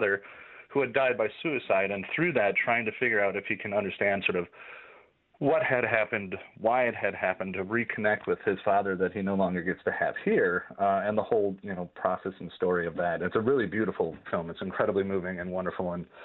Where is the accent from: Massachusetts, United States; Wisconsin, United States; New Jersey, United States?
Wisconsin, United States; Sheboygan; also born or lived in New York City; I moved back to Wisconsin. I'm originally from Sheboygan, so coming back here was something that was very important to me.